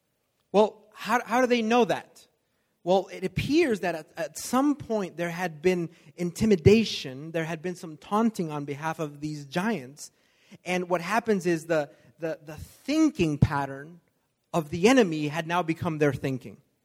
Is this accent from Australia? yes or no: no; Mexico; now in United States; Kind of like when I was growing up in Mexico, we didn't have a drying machine.